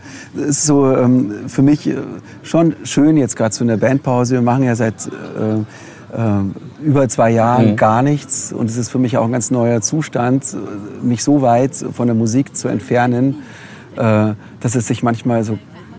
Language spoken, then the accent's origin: German; Munich, Bavaria, Germany; ich bin in München aufgewachsen, mhm. in Laim, Neuaubing.